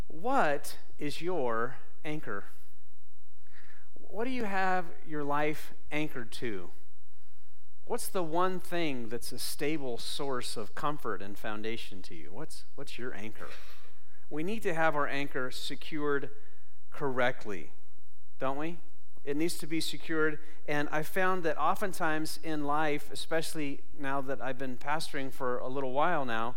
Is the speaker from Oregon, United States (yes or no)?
yes; Portland, Oregon, United States; I grew up in the Northwest. I'm an Oregon boy. I was born in Kirkland, Washington, raised in the greater Portland area.